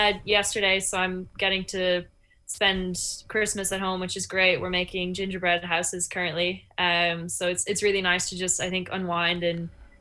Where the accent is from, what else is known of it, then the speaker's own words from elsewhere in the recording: Ireland; now in United States; When I came home from the Olympics, I had a very fast turnaround. I only had 4 days here in Ireland, and then I went back to America.